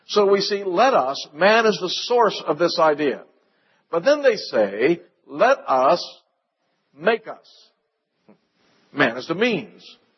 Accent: New York, United States; I come from New York. Big city.

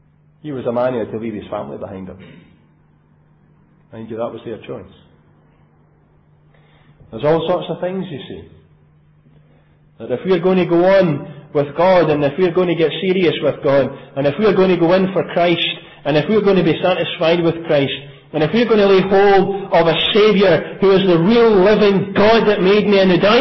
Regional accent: New Cumnock, Scotland, United Kingdom; We come from New Cumnock. If you've got ten houses in a row, it's a big street in New Cumnock.

